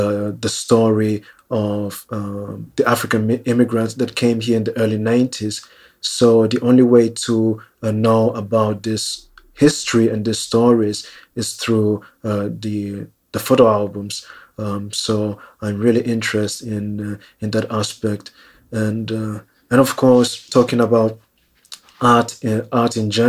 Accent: Italy; live as a diasporic subject, as a person of Ghanaian origin, born and raised in Italy.

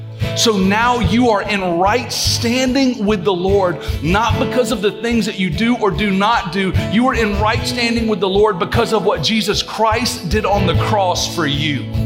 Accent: the South, United States; But one of the things that I've learned about growing up in the South

